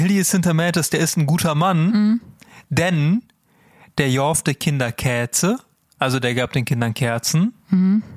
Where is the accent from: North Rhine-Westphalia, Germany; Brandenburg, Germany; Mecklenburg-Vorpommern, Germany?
North Rhine-Westphalia, Germany; Cologne; ich bin ja in Köln groß geworden.